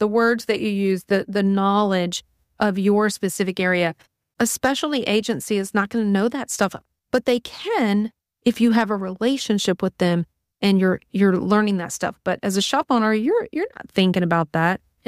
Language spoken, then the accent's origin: English; Hammond, Louisiana, United States; And I went to college right here in my hometown of Hammond, America, Louisiana.